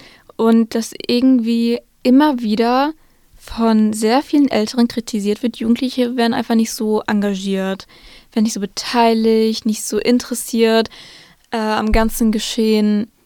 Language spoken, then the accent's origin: German; Marl, North Rhine-Westphalia, Germany; Das Ding ist, dazu muss man sagen, ich komme ja auch aus Mal.